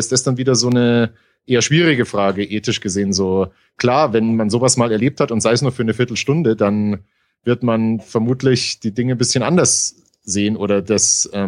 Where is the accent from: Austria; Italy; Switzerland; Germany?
Germany; Ingolstadt, Bavaria; also ich komme aus Ingolstadt